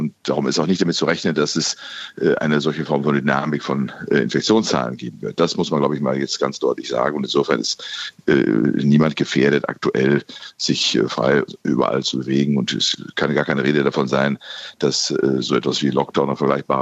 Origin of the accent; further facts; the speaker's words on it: Bielefeld, North Rhine-Westphalia, Germany; Neue in Bielefeld zum Beispiel, meiner Heimatstadt